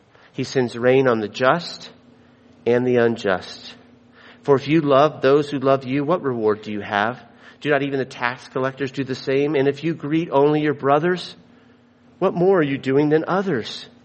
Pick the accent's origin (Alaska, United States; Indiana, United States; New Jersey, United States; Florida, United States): Florida, United States; Now, I'm from Florida, and listen, I never had this problem before